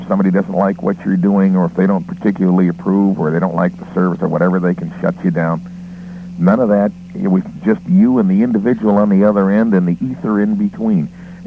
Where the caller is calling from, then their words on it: Van Alstyne, Texas, United States; calling from Van Alstine, Texas again.